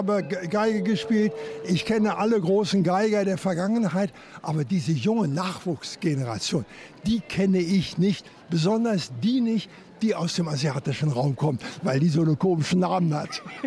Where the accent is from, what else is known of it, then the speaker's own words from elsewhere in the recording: Preetz, Schleswig-Holstein, Germany; ich komme aus Preetz